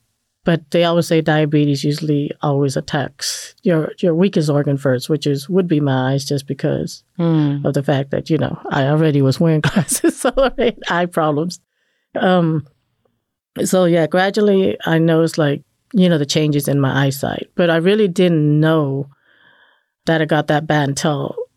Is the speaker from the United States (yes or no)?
yes; Virginia, United States; also born or lived in Cambodia / Oregon; So by the time I was 12, we moved from the West Coast to the East Coast. So we went from Oregon to Virginia. And then I grew up there, high school, and I moved around a couple times. But I landed here in Georgia about going on 30 years.